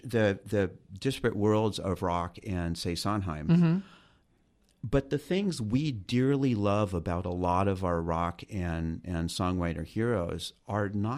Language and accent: English; Van Nuys, California, United States; I grew up in the Valley, the San Fernando Valley, honored by … I grew up in a town called Van Nuys.